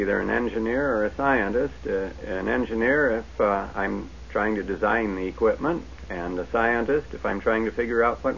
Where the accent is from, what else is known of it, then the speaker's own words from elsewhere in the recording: Michigan, United States; now in Los Angeles, United States; Well, I'm from the Los Angeles area, but I haven't always lived there. I came originally from Michigan, went to school at Ann Arbor.